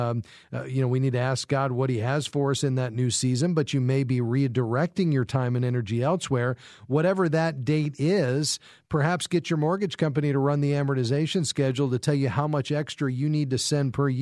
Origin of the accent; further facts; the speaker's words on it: Fort Lauderdale, Florida, United States; I'm from Fort Lauderdale, so I know your neck of the woods well